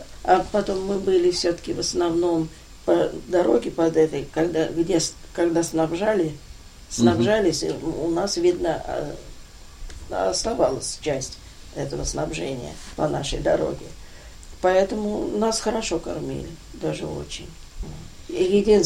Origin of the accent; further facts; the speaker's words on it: Moscow, Russia; Я же росла все время в Москве.